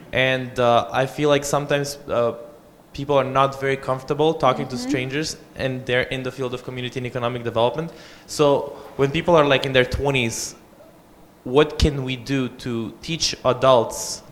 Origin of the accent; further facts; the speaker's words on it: North Macedonia; I come from Macedonia where I saw my mother talking to strangers all the time on the bus.